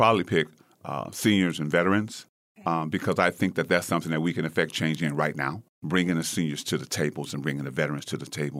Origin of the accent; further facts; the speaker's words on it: Detroit, Michigan, United States; I'm native from Detroit. I've lived in Macomb County for about 20 years or so recently.